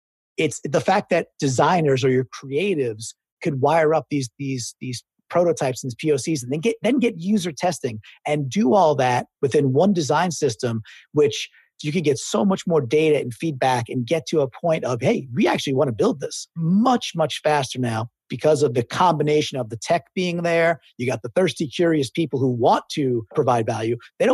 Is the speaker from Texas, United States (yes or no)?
no; New York, United States; And the way I look at it from a traditional standpoint, I'm from New York, I got some buddies who are lawyers